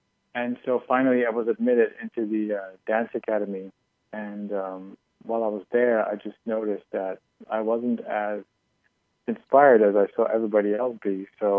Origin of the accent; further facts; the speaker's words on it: Netherlands; English is a second language; I wasn't really raised in any religion. I'm from the Netherlands, and we're kind of cerebral, rational people.